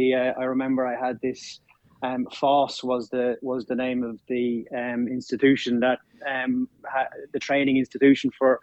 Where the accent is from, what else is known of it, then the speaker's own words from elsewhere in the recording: Clane, Kildare, Ireland; also born or lived in Dublin; Yeah, so I was born in Dublin and raised in Kildare, Clane, a small town in Kildare called Clane.